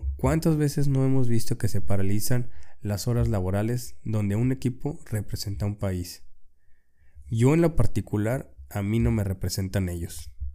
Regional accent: Mexico; Nosotros como mexicanos hemos normalizado la violencia.

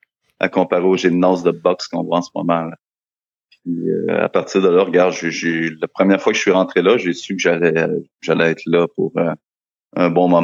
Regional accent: Rivière-du-Loup, Quebec, Canada; now in Montreal, Canada; Je suis arrivé à Montréal, je suis parti de Rivière-du-Loup directement sur le plateau Mont-Royal.

